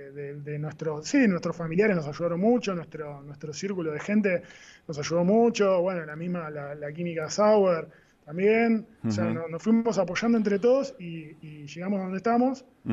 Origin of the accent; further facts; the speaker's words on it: Argentina; como emprendedores, somos argentinos, vivimos en un contexto